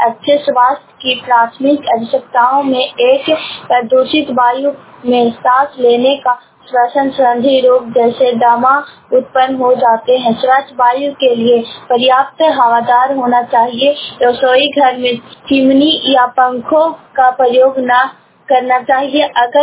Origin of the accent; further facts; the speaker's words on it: Kuchera, Bihar, India; कुचेरा की रहने वाली हूँ, नालंदा जिले से बोल रही हूँ।